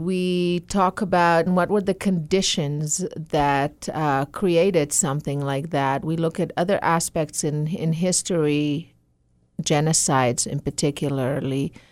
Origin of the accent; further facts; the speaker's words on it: Israel; I grew up in Israel, with so many of my peers being second generation. And second generation means that our parents were Holocaust survivors.